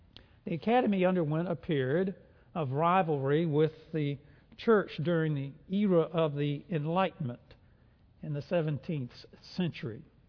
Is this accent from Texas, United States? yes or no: yes; Dallas, Texas, United States; When I was growing up in Dallas